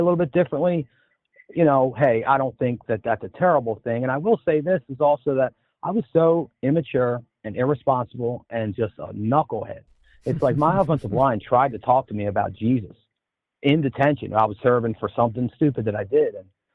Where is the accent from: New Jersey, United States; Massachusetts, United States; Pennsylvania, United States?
New Jersey, United States; Bridgeton; But the problem was I grew up in Bridgeton, New Jersey, and it's a great historic neighborhood, but it also has its dark side.